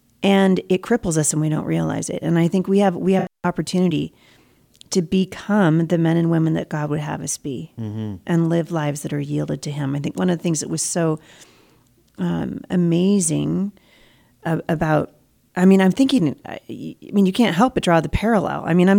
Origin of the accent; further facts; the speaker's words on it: Pacific Northwest, United States; I'm from the Pacific Northwest. I live just outside of Portland, Oregon.